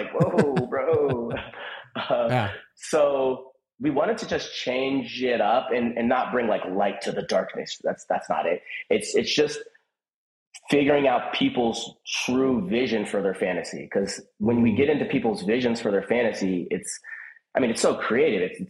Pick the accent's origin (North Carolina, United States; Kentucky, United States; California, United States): California, United States; Los Angeles; I grew up in Los Angeles. I was a child actor.